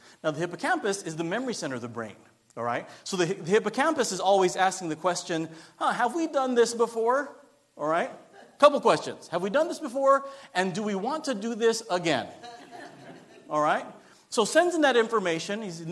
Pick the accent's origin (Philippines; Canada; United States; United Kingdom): Philippines; I'm Filipino, and I'm very proud of my culture